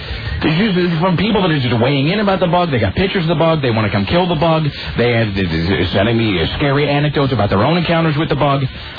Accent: Kennewick, Washington, United States; I grew up in Kennewick, which is sort of a desert

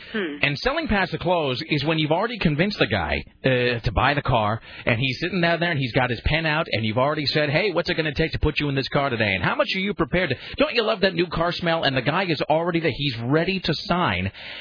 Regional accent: United States; Yeah, I'm American.

